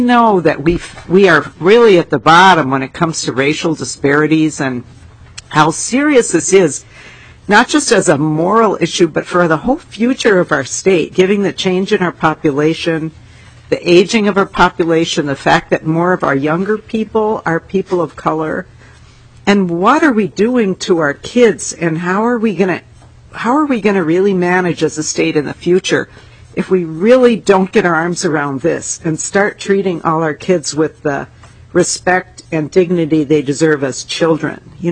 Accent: Rochester, New York, United States; I'm from Rochester where we've had, this has been an issue.

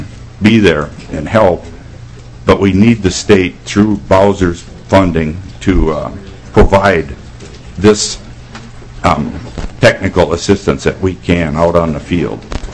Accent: Minnesota, United States; I'm a farmer from Chippewa County in western Minnesota

